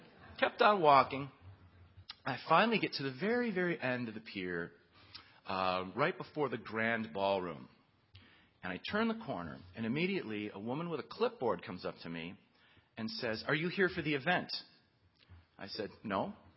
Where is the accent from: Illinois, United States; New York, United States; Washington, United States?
Illinois, United States; I grew up on Lake Michigan, biking up and down Lake Michigan. I used to bike along Navy Pier.